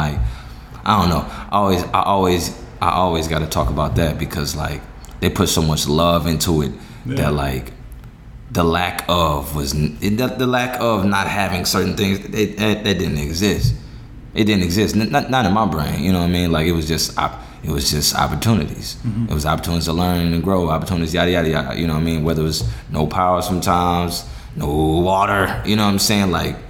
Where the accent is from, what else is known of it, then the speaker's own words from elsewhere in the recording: St. Louis, Missouri, United States; Born and raised in St. Louis, and shoot, I feel like for real, I've actually was able to spend time in like all parts of St. Louis.